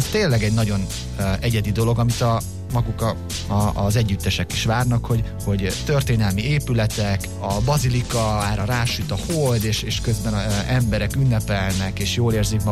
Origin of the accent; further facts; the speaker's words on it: Pécs, Baranya, Hungary; mert pécsi vagyok